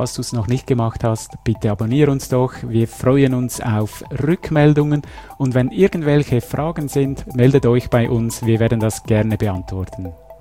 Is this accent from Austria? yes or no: no; Switzerland; nicht nur bei uns in der Schweiz, sondern ganz weltweit.